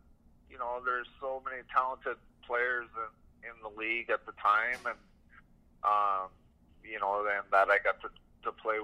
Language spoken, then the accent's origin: English; Tavistock, Ontario, Canada; also born or lived in Woodstock; I was born in Woodstock, and I grew up in Tavistock.